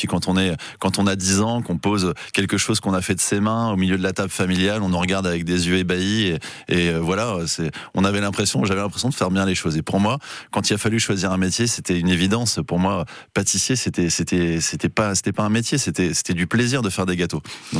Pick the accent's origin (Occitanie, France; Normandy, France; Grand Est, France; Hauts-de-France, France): Grand Est, France; je suis originaire de Lorraine, à la base